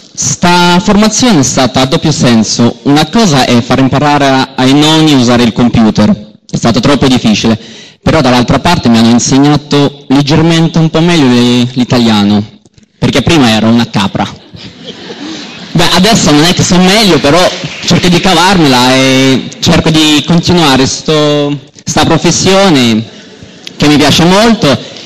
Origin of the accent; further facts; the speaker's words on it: Russia; Italian is a second language; vengo dalla Russia e per me è stato molto bello, sono russo